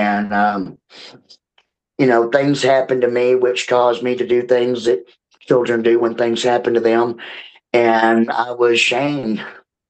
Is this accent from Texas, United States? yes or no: yes; Mesquite, Texas, United States; I was closeted throughout high school because I grew up in Mesquite, Texas, in the 80s.